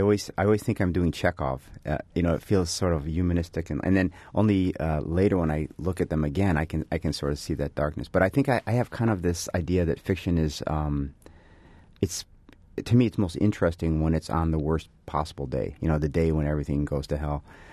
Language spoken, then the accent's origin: English; Chicago, Illinois, United States; And I grew up in Chicago